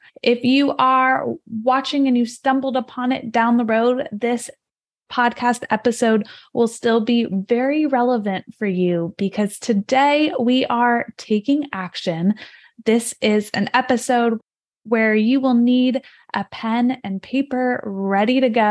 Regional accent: California, United States; I'm from Northern California

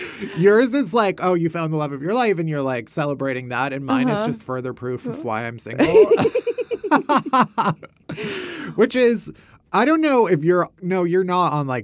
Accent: United States; me as an American in 2022

